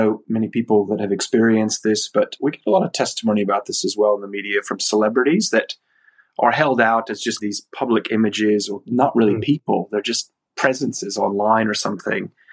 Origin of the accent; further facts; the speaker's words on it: United States; now in Australia; being international here as an American in Australia, I certainly feel that with my family.